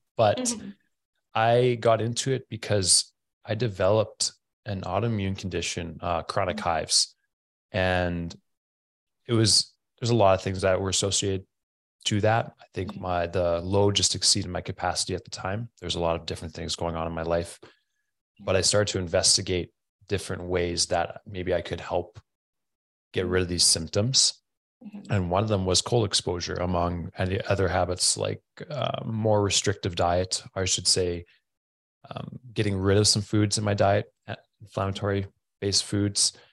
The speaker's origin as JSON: {"language": "English", "country": "Canada", "tie": "born or raised there", "said": "So I'm from Canada, and if you're from Canada, you kind of just have to play hockey."}